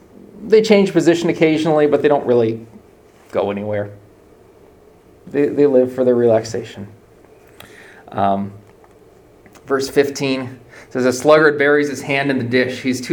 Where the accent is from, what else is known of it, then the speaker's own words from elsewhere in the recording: Brazil; Growing up in Brazil, whenever you want to need to do anything with the government, they always switch, "Well, it'll get done in 15 dias, in 15 days.